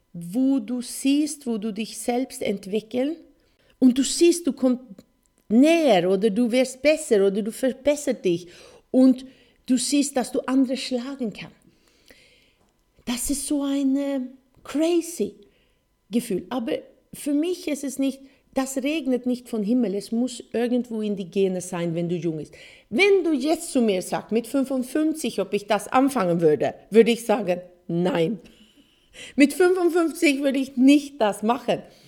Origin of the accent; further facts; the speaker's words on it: Sweden; German is a second language; weil Motorsport war, wo ich aufgewachsen bin in Schweden, eine große Sache